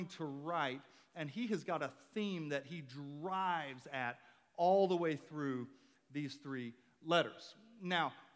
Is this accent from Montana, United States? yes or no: no; Memphis, Tennessee, United States; now in Alaska, United States; I grew up in the South, specifically in Memphis.